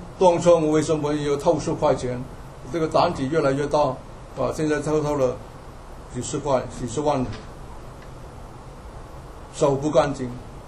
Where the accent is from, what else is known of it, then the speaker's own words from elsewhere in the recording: United States; 你看这个小鼹鼠这个动作向我们美国人挑战审判我们